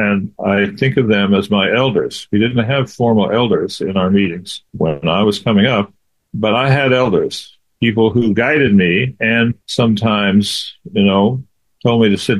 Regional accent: Kansas, United States; I was born in Kansas. My family settled in Kansas.

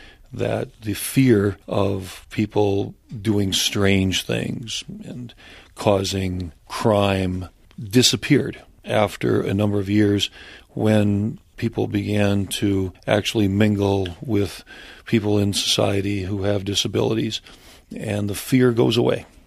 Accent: North Dakota, United States; I also remember that the controversy in my home state of North Dakota

